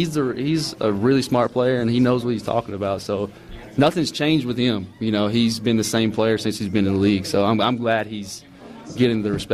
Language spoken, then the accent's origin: English; Alabama, United States; Hey, look, I'm from Alabama. I know all these things, man.